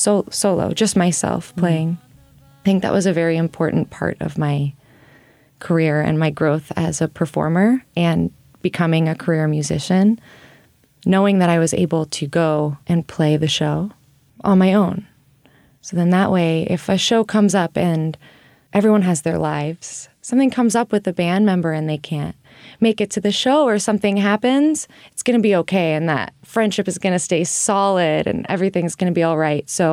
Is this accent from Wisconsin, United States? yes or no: no; Mount Shasta, California, United States; There was a lot of music in my school growing up in Mount Shasta, California.